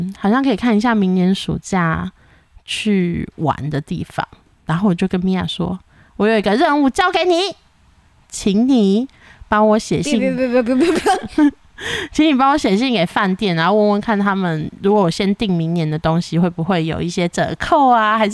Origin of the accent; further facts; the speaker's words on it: Taiwan; 我身为一个台湾人，我走到哪讲的都是中文